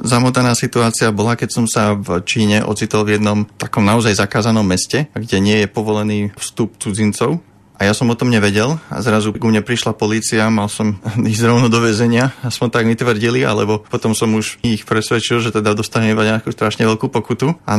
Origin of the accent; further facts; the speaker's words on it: Liptovský Mikuláš, Žilina Region, Slovakia; Áno, vyrazil som stopom priamo z Liptovského Mikuláša a postupoval som na východ